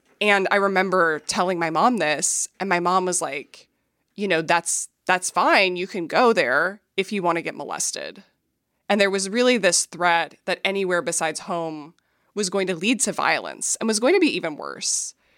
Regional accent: Minneapolis, Minnesota, United States; So I grew up in Minneapolis. My family was evangelical Christian.

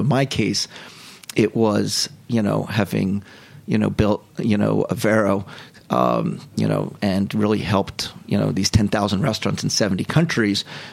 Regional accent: Haddonfield, New Jersey, United States; It's also my hometown is Haddonfield, New Jersey.

